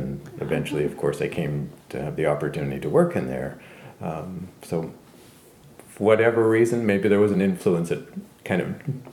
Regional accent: Burnaby, British Columbia, Canada; also born or lived in Calgary, Canada; When I really noticed it was when we moved from Calgary to Burnaby, and the environment around Burnaby was so stimulating for me, these big forests, rivers, and lakes nearby.

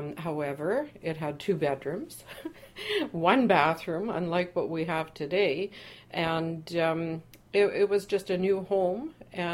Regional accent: Burnaby, British Columbia, Canada; also born or lived in Vancouver; I was born in 1947 in Vancouver. I stayed in Vancouver until I was about 6, 7 years of age, as we were waiting for our house to be built in North Burnaby

